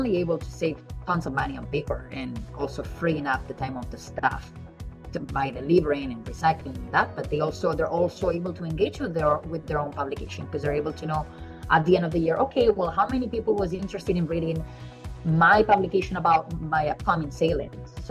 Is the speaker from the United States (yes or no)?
no; Barcelona, Catalonia, Spain; as Spaniards do. You know, I'm originally from Barcelona, so I like to be very straightforward